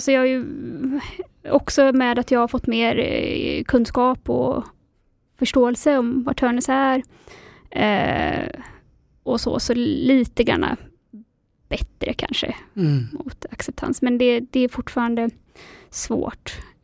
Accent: Gothenburg, Västra Götaland County, Sweden; now in Stockholm, Sweden; Ja, men jag är från Göteborg och har bott i Stockholm i 15 år eller mer, tror jag.

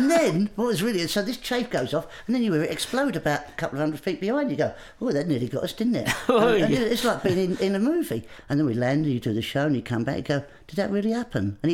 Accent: Grays, East of England, United Kingdom; I grew up in Essex in Grays.

